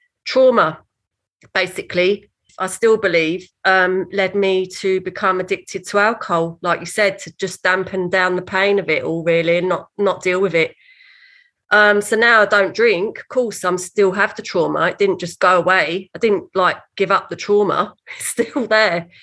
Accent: London, United Kingdom; from London. You're right, but actually not really from London. I'm half Scottish and half Irish.

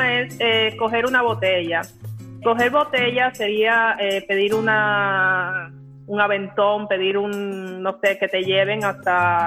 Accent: Cuba; yo agradezco de que no crecí en Cuba con miedos ni problemas de violencia, ni con falta o carencia de algo. Yo, por lo que pude vivir en Cuba

